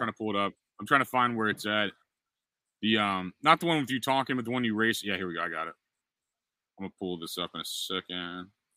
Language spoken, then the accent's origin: English; United States; I just like I'm American